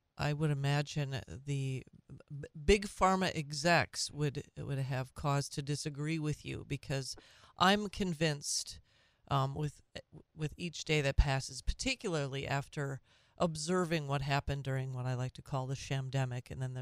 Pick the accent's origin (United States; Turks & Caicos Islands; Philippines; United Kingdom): United States; St. Paul, Minnesota; St. Paul for me.